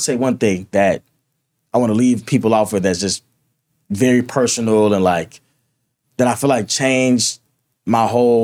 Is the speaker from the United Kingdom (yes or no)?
no; Atlanta, Georgia, United States; But I'm from Atlanta, so I'm not really thinking like, oh, let's go to Oklahoma.